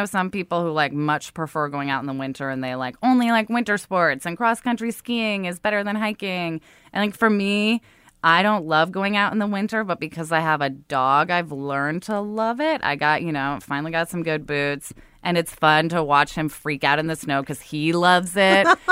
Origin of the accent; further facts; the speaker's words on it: Oregon, United States; Like, I grew up in Oregon where, like, every school trip was like, you're going to this campsite